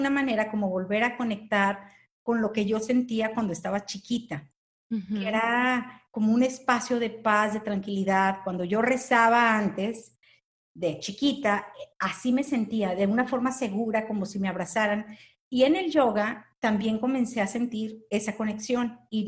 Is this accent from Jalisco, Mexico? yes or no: yes; San Juan de los Lagos, Jalisco, Mexico; born there; Yo nací, Berna, en San Juan de los Lagos, el segundo centro católico, religioso católico, más importante de México.